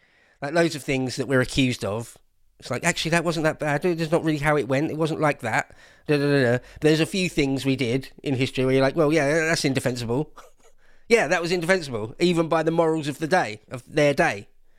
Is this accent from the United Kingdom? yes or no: yes; United Kingdom; being a Brit